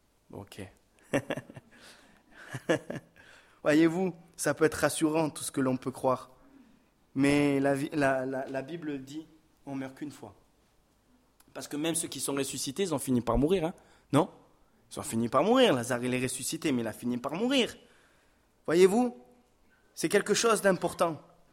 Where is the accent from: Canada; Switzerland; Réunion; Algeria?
Réunion; Moi, je viens de l'île de la Réunion, je peux vous dire qu'il y a des endroits, c'est des paradis sur terre.